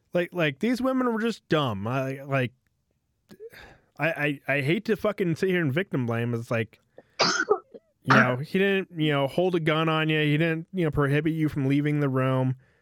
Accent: United States; But I'm American. We're not supposed to be good with geography.

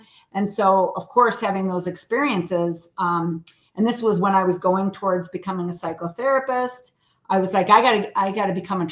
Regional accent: Chicago, Illinois, United States; I am a convert Packer fan because I grew up in Chicago.

